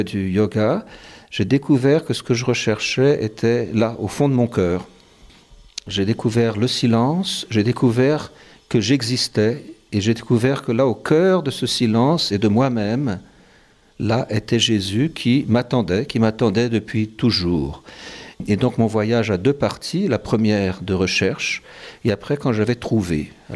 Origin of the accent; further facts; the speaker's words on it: Porto Alegre, Rio Grande do Sul, Brazil; je suis né au Brésil. J'ai fait mes études au Brésil, mon service militaire. Et j'ai été élevé par des jésuites au Brésil, qui étaient très bien. C'était le meilleur collège de la ville. La ville, c'est la ville de Porto Alegre, la capitale du Rio Grande do Sul.